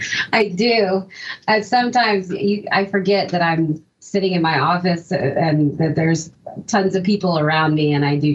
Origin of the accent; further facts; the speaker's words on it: Dallas, Texas, United States; I grew up in Texas, in Dallas, and I've lived there pretty much my whole life. I've lived a few other kind of places in Texas, but mostly just in the Dallas area.